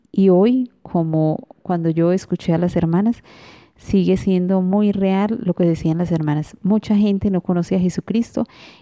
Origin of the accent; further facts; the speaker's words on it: Labateca, Norte de Santander, Colombia; misionera de Santa Teresita. Soy de Colombia. Les cuento brevemente mi historia vocacional. En mi pueblo, en La Bateca, estaban las hermanas misioneras Teresitas.